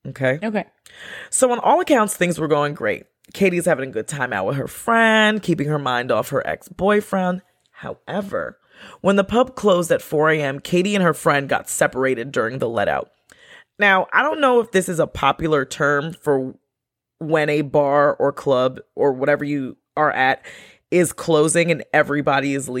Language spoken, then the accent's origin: English; New York, United States; I mean, I was from New York, so we had some pretty late clubs.